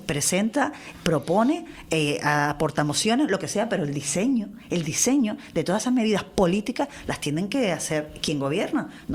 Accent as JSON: {"language": "Spanish", "region": "Canary Islands", "country": "Spain", "said": "Y yo nunca me voy a salir del diseño de mi tierra, porque es una tierra distinta. Es una tierra distinta para bien y para mal."}